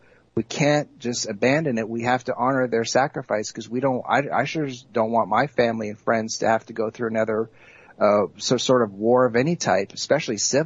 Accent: United States; when I was growing up in the States, going through high school football games

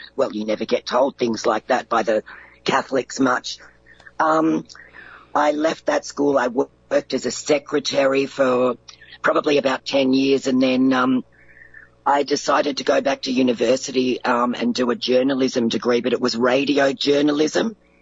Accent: Melbourne, Victoria, Australia; I was born in Melbourne in March in 1963. I'm 58 years old, nearly 59. I went to a Catholic school

